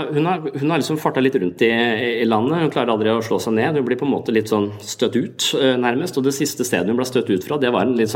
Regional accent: Tønsberg, Vestfold, Norway; I Tønsberg der jeg vokste opp, og jeg prøvde å snakke med jenter

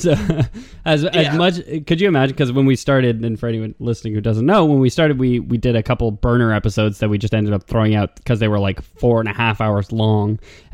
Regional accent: Lithuania; Sorry, I'm from Lithuania. That's the expression there. It's in a nutsack.

